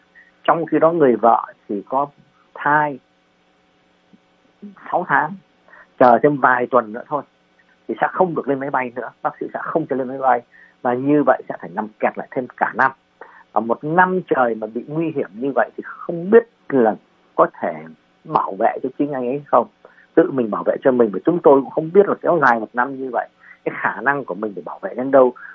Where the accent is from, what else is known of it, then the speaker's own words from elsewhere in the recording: United States; Lớn lên ở Mỹ, sinh ra lớn lên ở Mỹ.